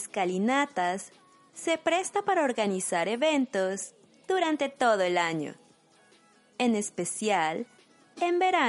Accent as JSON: {"language": "Spanish", "country": "Mexico", "lives_now": "Germany", "said": "una mexicana viviendo en Alemania"}